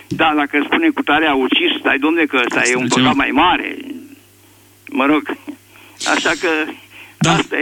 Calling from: Tulcea, Tulcea County, Romania; Sunt din Tulcea.

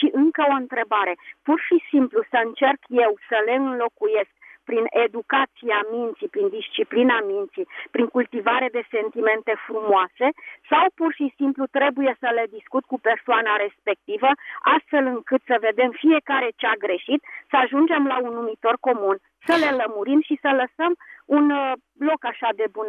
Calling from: Bucharest, Romania; din București.

